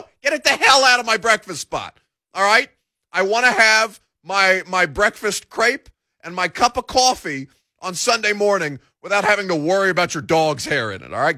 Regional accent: Evansville, Indiana, United States; So I took a trip to my hometown of Evansville, Indiana this weekend because I don't go see my family near enough.

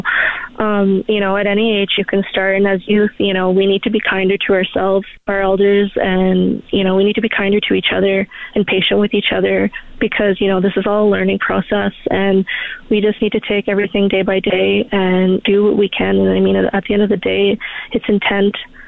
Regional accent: Anzac, Alberta, Canada; I mean, like I said, growing up in Anzac, I take a lot of pride in where I grew up in this community.

